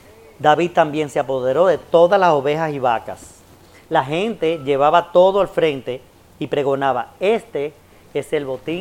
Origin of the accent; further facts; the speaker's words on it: Dominican Republic; moved away; Cuando nos fuimos de aquí, de República Dominicana, yo ese día decidí ingresar a mi mamá, que estaba muy enferma.